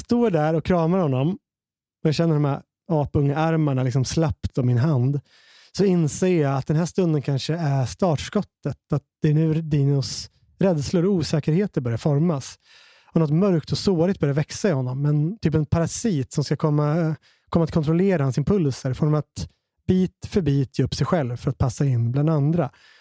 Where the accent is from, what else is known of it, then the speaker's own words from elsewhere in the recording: Hallstahammar, Västmanland County, Sweden; när vi var liten i Hallstahammar